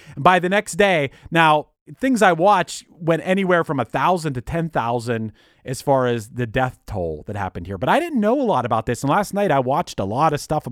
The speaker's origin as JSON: {"language": "English", "town": "Pittsburgh", "region": "Pennsylvania", "country": "United States", "said": "Once again, I'm from Pittsburgh, and on June 8th, the Pittsburgh Pirates scored 10 runs in the first inning"}